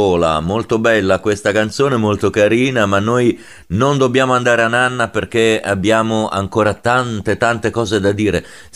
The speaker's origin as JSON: {"language": "Italian", "region": "Liguria", "country": "Italy", "said": "Vedi, quindi è nata nella mia terra."}